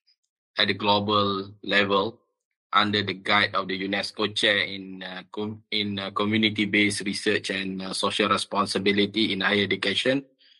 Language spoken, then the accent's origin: English; Malaysia; I'm from Malaysia, a very small country at the Southeast Asia, neighboring to Singapore, Thailand, as well as Indonesia.